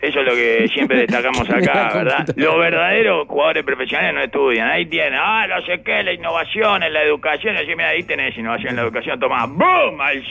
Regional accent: Uruguay; no me siento ni más uruguayo ni mejor uruguayo por eso.

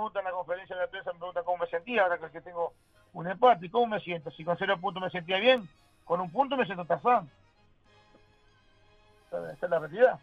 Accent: Uruguay; Somos uruguayos.

